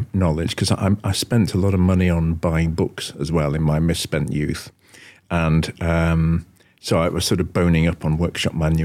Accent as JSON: {"language": "English", "town": "Wallasey", "region": "North West England", "country": "United Kingdom", "tie": "born or raised there", "said": "when I was 21, I actually left and set up on my own in Wallasey, my hometown, doing esoteric cars."}